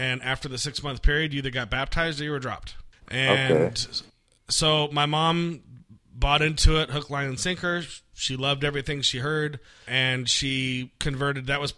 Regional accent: Artesia, California, United States; Yeah, I grew up in the Artesia Cerritos area.

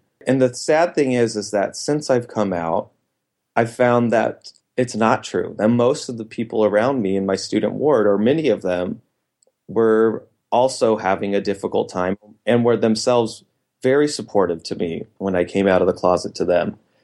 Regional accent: California, United States; I was a student from California in his stake at BYU.

